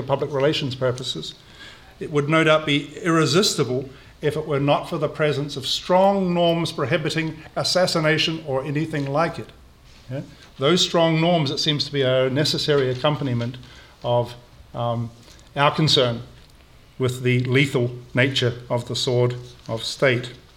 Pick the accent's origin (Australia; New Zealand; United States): New Zealand; I'm a New Zealander, I'm from British stock.